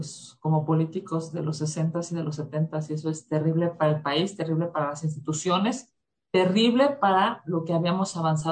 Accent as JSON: {"language": "Spanish", "region": "Mexico City", "country": "Mexico", "said": "Yo soy de aquí de la Ciudad de México y llevo más de 20 años haciendo política"}